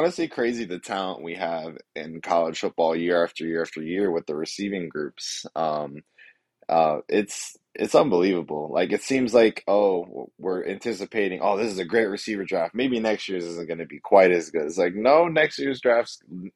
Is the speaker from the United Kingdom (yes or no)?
no; Clearwater, Florida, United States; now in Orlando, United States; I grew up in Clearwater, Florida, just near Tampa, and then I've been going to UCF since 2014. I live in Orlando, bought a crib here last year